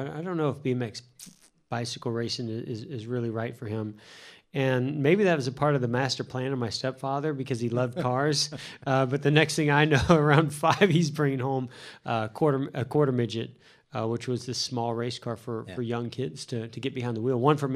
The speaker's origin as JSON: {"language": "English", "town": "Vallejo", "region": "California", "country": "United States", "tie": "born or raised there", "said": "Well, I grew up in Vallejo, California. I lived on a hill."}